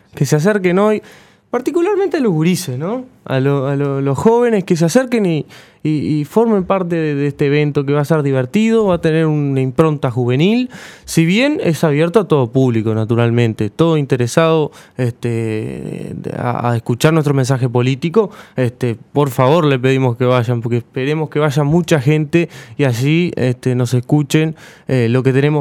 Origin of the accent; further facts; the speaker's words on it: Rivera, Uruguay; Yo era muy joven cuando entonces, pero yo soy de Rivera. Estaba en Rivera